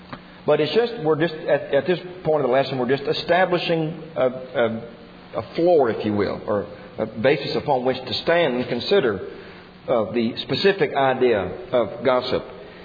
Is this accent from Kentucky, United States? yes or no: yes; Kentucky, United States; And my father said, no, we're from Kentucky. See, our speech gave us away. We didn't even sound like a native New Mexican.